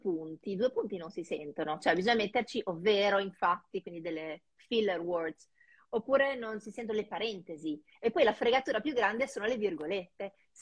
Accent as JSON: {"language": "Italian", "region": "Emilia-Romagna", "country": "Italy", "said": "io sono emiliana"}